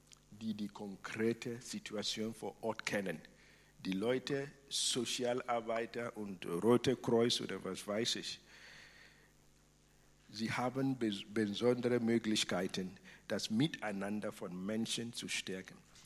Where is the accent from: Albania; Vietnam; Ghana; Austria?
Ghana; now in Germany; Ich bin Deutscher, ich bin Ghana und ich bin himmlischer Bürger auch.